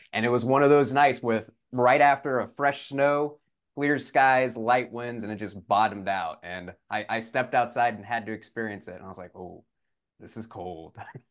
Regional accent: Texas, United States; See, I grew up in Texas, so I have no idea how to play hockey.

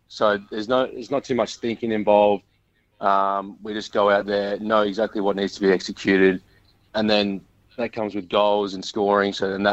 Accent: Scott Creek, South Australia, Australia; also born or lived in Bridgewater; I've been all around the Adelaide Hills, so I grew up in Scott Creek and Bridgewater as well. Lived in Harndorf for a bit.

